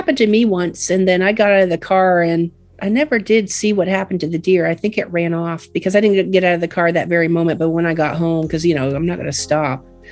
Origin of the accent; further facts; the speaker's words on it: Canada; I grew up in Canada and Lake Huron was my ocean